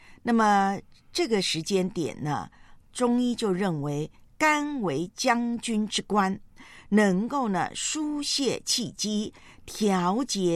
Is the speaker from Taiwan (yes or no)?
yes; Taiwan; 因为在我的老家台湾呢，今天是教师节。